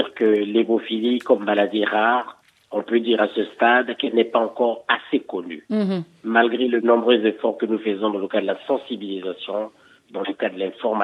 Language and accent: French; Republic of the Congo; en tout cas chez nous, en Afrique et au Congo particulièrement, le dépistage est délicat.